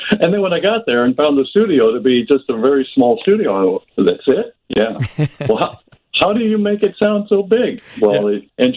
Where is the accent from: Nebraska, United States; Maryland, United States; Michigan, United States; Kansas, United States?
Kansas, United States; now in Chicago, United States; growing up in Kansas, I was listening to the guys like Biondi and the rest of those guys.